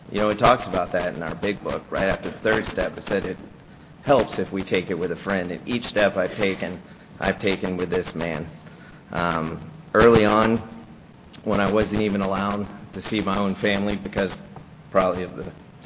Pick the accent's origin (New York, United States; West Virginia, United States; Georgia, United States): Georgia, United States; Marietta; I was born and raised in East Cobb in Marietta. I grew up in an affluent, middle-class type home.